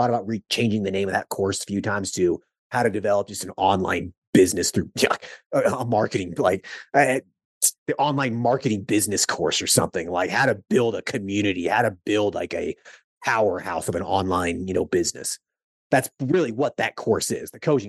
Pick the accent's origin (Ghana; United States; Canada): United States; Southeast; you know, I'm from the Southeast originally.